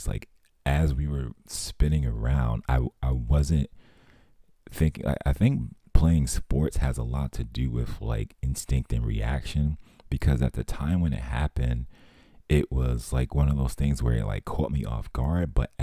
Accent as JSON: {"language": "English", "region": "Northeast", "country": "United States", "tie": "born or raised there", "said": "And, you know, I grew up in the Northeast. So it was, you know, winter times were just something that I just did not like."}